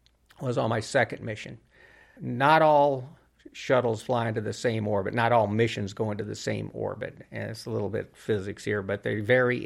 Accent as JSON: {"language": "English", "town": "Albuquerque", "region": "New Mexico", "country": "United States", "tie": "born or raised there", "said": "So I didn't get to see my hometown here in Albuquerque, where I grew up, on that mission."}